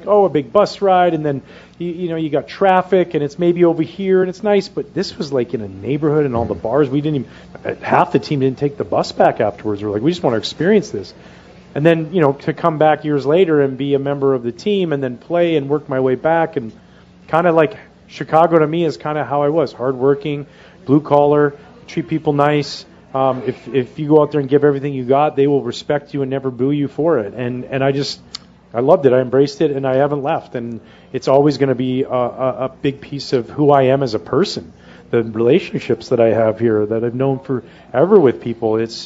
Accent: Canada; Growing up in Canada and watching the Montreal Expos on the French channel.

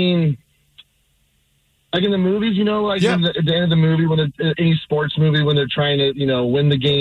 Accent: California, United States; I grew up in California and I was an A's fan my whole life.

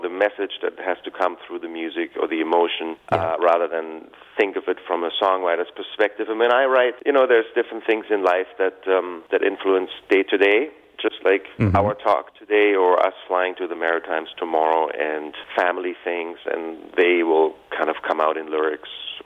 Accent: Germany; English is a second language; when I grew up in Germany

